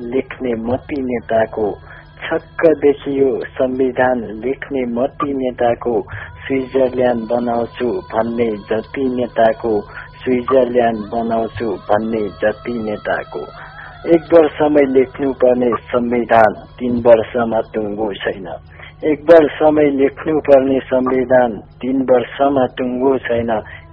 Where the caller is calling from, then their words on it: Rolpa, Lumbini Province, Nepal; रोल्पाको सातबाट देखि